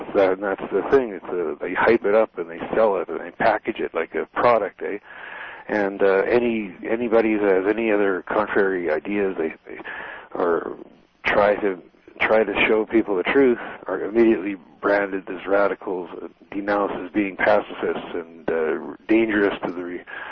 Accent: Canada; We're talking about Canada here. I'm from Canada.

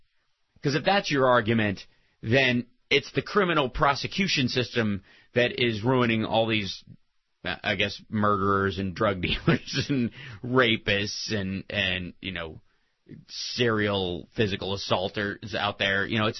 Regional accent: the South, United States; growing up in the South and knowing a lot of people in the South

